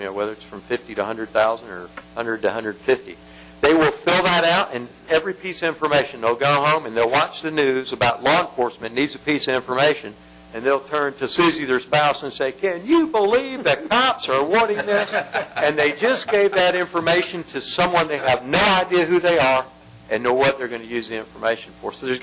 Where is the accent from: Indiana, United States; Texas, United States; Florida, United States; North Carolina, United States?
Florida, United States; Jacksonville; I grew up in Jacksonville, and consolidation came in there, and I heard Sheriff Rutherford speak to that. And of course, I'm from Leon County